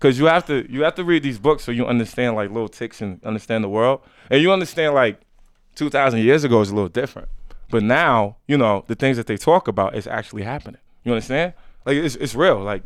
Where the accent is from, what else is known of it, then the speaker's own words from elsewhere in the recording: New York, United States; I'm from New York, but, we've never experienced, cold like this.